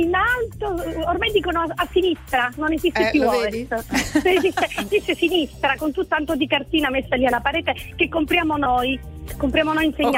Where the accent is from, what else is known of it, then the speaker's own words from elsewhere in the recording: Modica, Sicily, Italy; Io sono della Sicilia, sono Modica, provincia di Ragusa